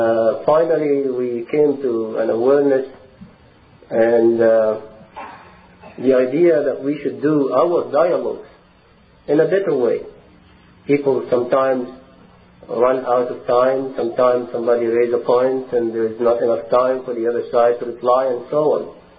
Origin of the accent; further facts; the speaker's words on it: Egypt; I came from Egypt originally.